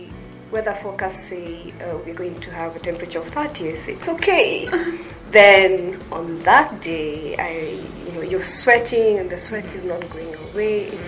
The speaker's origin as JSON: {"language": "English", "country": "Kenya", "said": "I'm from Kenya."}